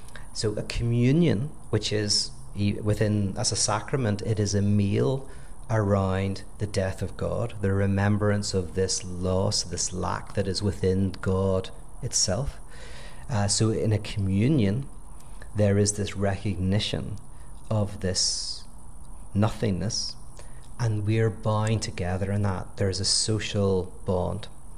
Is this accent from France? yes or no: no; Ireland; I'm Irish. My history and what it meant growing up here means something.